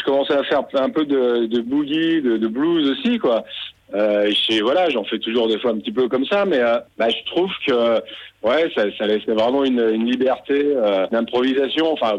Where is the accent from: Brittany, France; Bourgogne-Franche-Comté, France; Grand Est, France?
Bourgogne-Franche-Comté, France; Autun; Je suis effectivement originaire de Bourgogne, à Autun exactement. Je sais pas si tu vois où c'est. Dans le 71, en Saône-et-Loire, une toute petite ville. Et voilà, j'ai pas mal bougé après le bac. J'étais dans plusieurs villes, etc.